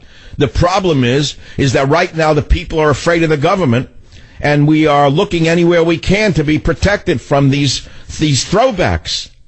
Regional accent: New York City, New York, United States; Vivian, you know, when I grew up in New York City, it was well known

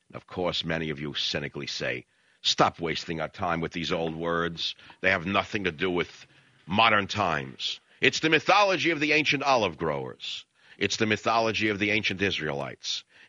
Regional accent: United States; I wake up, I'm an American like you are.

